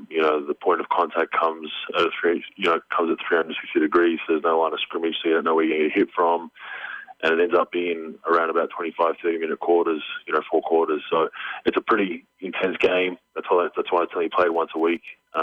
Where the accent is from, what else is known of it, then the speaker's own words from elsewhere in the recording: Australia; Yeah, I mean it's a real laid back country. I grew up, in working class suburb